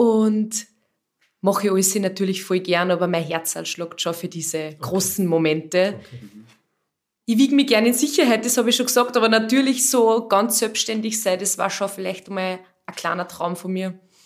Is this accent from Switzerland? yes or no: no; Upper Austria, Austria; weil ich aufgewachsen bin am See, am Traunsee.